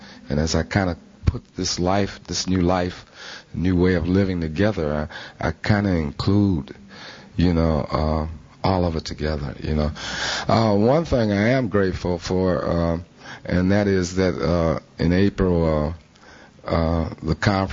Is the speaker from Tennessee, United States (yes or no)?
no; Detroit, Michigan, United States; I'm from Detroit, Michigan.